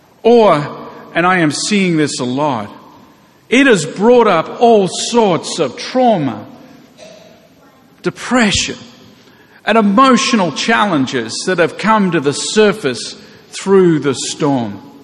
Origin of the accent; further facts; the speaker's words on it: Australia; accent: Australian; now in Houston, United States; I am American, that accent is Australian. So you're probably wondering, am I right? It is Australian, but I became American a year ago.